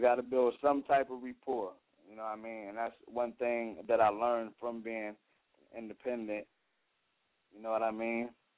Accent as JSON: {"language": "English", "region": "Virginia", "country": "United States", "said": "I'm from Virginia, so, like, the only people that really I had to, you know, look at was like"}